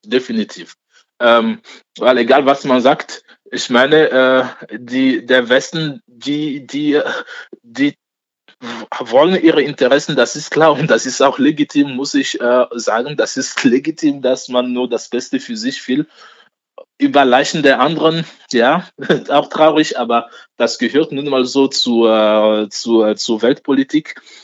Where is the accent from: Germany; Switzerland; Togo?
Togo; Ich komme aus Togo.